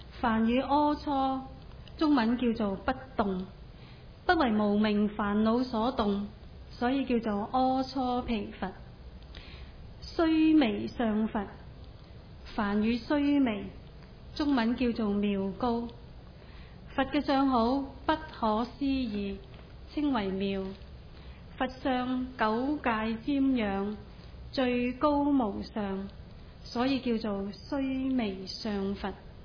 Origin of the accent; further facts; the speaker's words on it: China; 因为我们中国人喜欢简单，